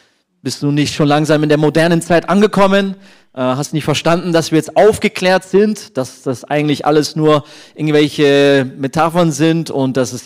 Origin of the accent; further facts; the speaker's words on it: Munich, Bavaria, Germany; Ich komme aus München, bin angestellt in der Zionkirche Augsburg